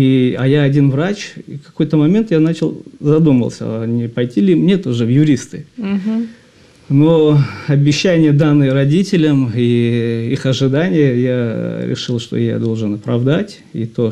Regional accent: Dagestan, Russia; born there; Родился я в Дагестане, в семье врача, отец мой врач.

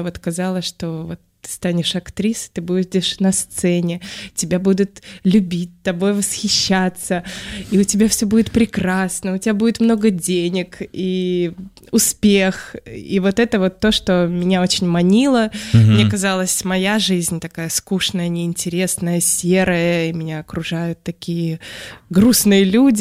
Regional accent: Saint Petersburg, Russia; Так, я из Санкт-Петербурга, здесь прожила всю свою жизнь.

